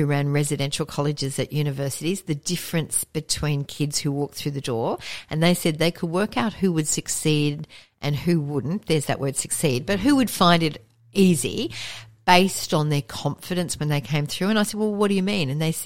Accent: Brisbane, Queensland, Australia; there was an example given to me in my hometown of Brisbane

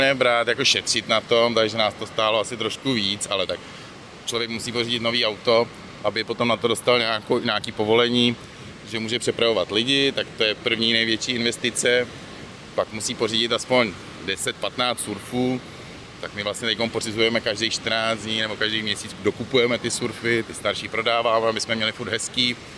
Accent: Prague, Czechia; já jsem Pražák

